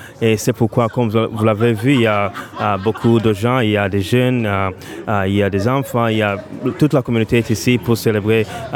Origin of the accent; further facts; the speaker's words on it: Burundi; Et il y a une grande partie de notre communauté des Burundais